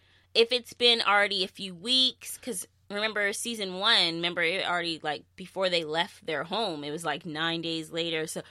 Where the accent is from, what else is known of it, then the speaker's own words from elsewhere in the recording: San Diego, California, United States; I'm from San Diego. Tijuana is like, boom, like, well, we went to Tijuana.